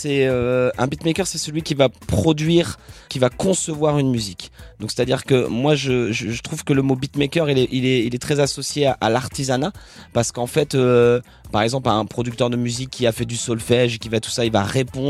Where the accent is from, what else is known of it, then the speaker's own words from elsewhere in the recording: Cuves, Normandy, France; also born or lived in Avranches; 1987, un soir de très grand froid comme ma mère a l'habitude de dire. Et j'ai grandi dans un petit village qui s'appelle Cuve, dans le bocage normand, pas très loin d'Avranches, à 20 km.